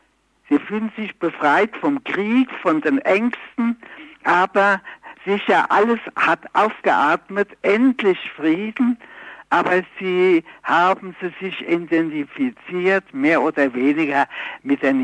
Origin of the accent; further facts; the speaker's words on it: Frankfurt, Hesse, Germany; bald war ich wieder in meiner Heimatstadt in Frankfurt.